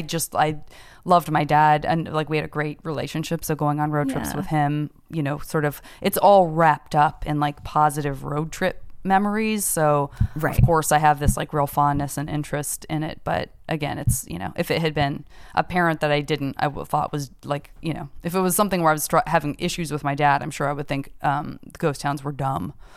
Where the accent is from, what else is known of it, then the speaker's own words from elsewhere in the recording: Arizona, United States; And of course, I'm from Arizona.